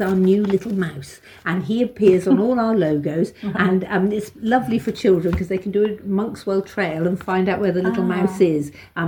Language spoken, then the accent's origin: English; East of England, United Kingdom; When I was a little girl and growing up in Norfolk, at about the age of 12